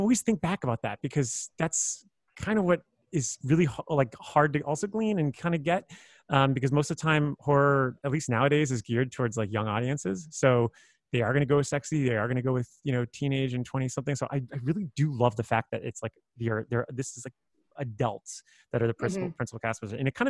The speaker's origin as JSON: {"language": "English", "region": "Florida", "country": "United States", "said": "I'm from a beach town, I'm from South Florida."}